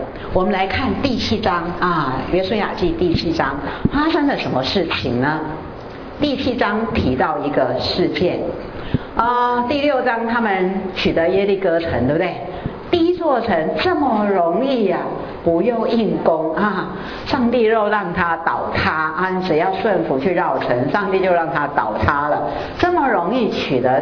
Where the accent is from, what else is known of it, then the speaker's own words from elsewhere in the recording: China; 我讲中国人也不对，要得罪人家，讲他们，哎，我中国人没面子啊